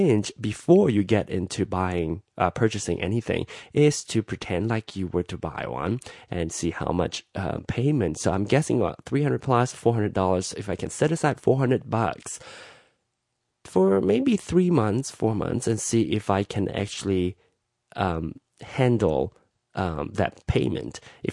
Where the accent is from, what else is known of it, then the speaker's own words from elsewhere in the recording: Malaysia; now in United States; I'm from Malaysia